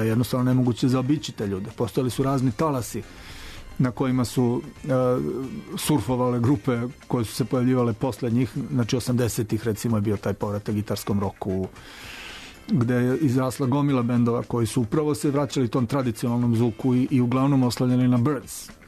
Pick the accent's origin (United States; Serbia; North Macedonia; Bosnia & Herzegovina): Serbia; Pančevo, Vojvodina; ja s njima svirao sam odrastao u Pančevu u raznim bendovima.